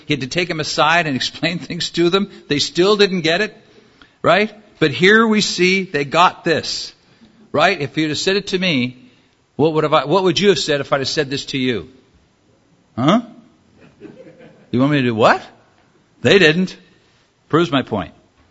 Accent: California, United States; I grew up in Southern California.

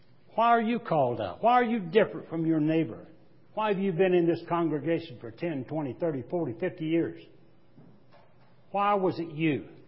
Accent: Texas, United States; also born or lived in North Carolina; Remember, I'm from Texas, so sometimes the words don't come out as they should. Actually, before that, I was from North Carolina. Words never came out before. I learned to talk in Texas.

